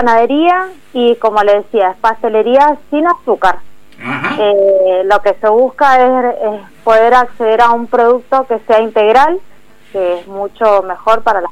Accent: Las Heras, Mendoza, Argentina; De Las Heras soy yo.

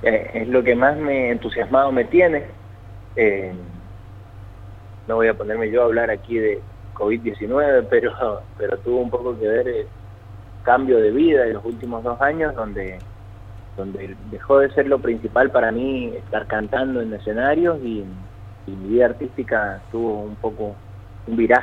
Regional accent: Mendoza, Argentina; implica cruzar los Andes otra vez, pero esta vez desde Chile a mi Valle de Uco, a mi pueblo

